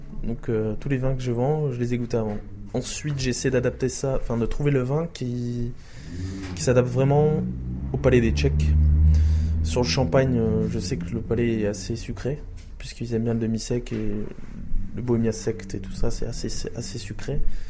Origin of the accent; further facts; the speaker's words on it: France; now in Prague, Czech Republic; Je pense que le contact passe bien quand on est étranger, qu'on est français